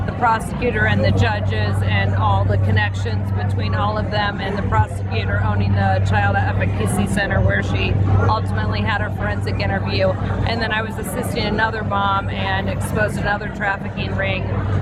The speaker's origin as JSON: {"language": "English", "region": "Indiana", "country": "United States", "tie": "born or raised there", "said": "Yeah, so I'm from Indiana. I'm born and raised."}